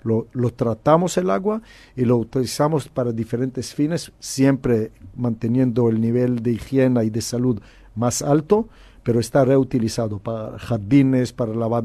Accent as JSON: {"language": "Spanish", "country": "Israel", "tie": "born or raised there", "said": "Yo cuando crecí en Israel como niño, como joven"}